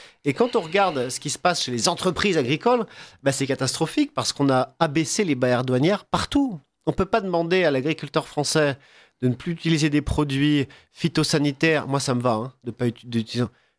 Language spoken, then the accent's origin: French; France; nationalement, je suis de France